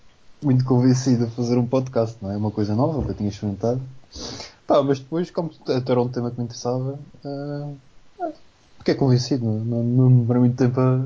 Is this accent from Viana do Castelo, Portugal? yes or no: no; Caniço, Madeira, Portugal; e sou do Canice.